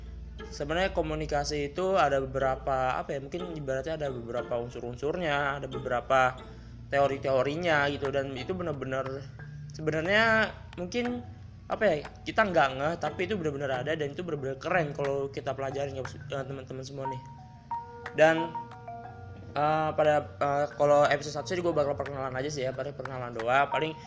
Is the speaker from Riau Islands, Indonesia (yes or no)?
no; Surakarta, Central Java, Indonesia; Gue dari Solo, tepatnya gue berkuliah di universitas swasta di Solo.